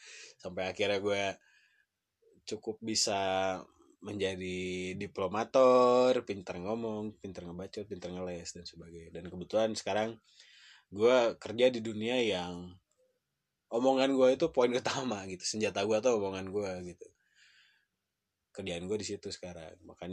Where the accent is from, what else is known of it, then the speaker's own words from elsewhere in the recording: Bandung, West Java, Indonesia; Gue dari Bandung